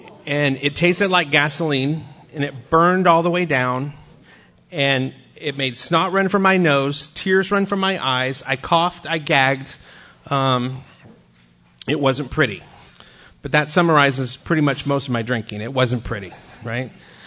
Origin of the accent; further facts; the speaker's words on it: Sacramento, California, United States; I grew up in Sacramento, California, oldest of five in a Mexican-American Catholic family.